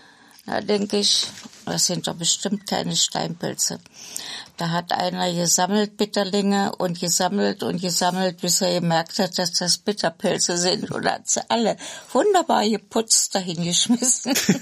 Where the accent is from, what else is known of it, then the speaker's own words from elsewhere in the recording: Oschersleben, Saxony-Anhalt, Germany; moved away as an adult; also born or lived in Thuringia; ich komme aus dem Vorharz, aus Oschersleben und bin dann 1974 mit 31 Jahren nach Thüringen gezogen. Mhm. Und bis 93 habe ich da gewohnt.